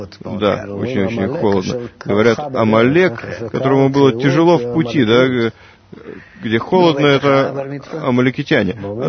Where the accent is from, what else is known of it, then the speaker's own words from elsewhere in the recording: Vitebsk, Vitebsk Region, Belarus; born there; Я родился в России, в Белоруссии даже, в очень маленьком городке, который когда-то был только еврейским городом. Маленький город Витебск.